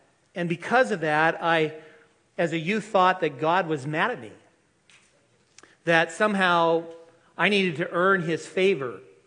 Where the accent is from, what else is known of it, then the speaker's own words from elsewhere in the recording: Oregon, United States; I want you to know that indeed I am from Oregon, and I'm proud of it.